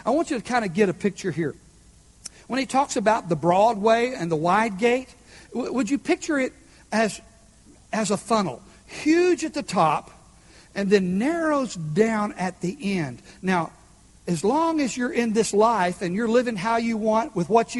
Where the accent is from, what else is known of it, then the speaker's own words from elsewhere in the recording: Texas, United States; I know, we're Texan, but envision what you see on TV.